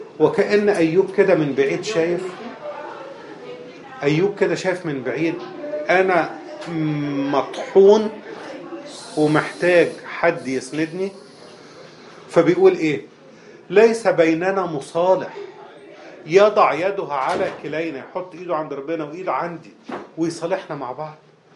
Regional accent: Upper Egypt, Egypt; عندنا في الصعيد

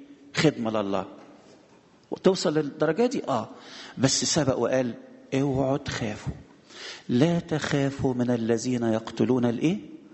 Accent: Egypt; احنا مصريين

